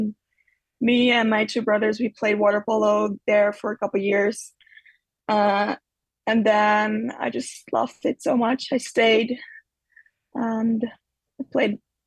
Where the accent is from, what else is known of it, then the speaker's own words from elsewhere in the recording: Nijverdal, Overijssel, Netherlands; So I'm from Nijverdal. It's like a small town in the east of the Netherlands. I like to say it's close to Germany. Then people get like an idea of where it is. But it's like far away from Amsterdam.